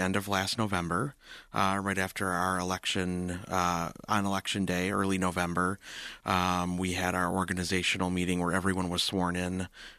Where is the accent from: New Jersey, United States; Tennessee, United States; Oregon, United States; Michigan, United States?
Michigan, United States; Owosso; You know, it was really great. I think like a lot of younger people, you kind of always dream of getting out when you're an adult. But over time, I came to appreciate a lot of the things that we had in Owosso.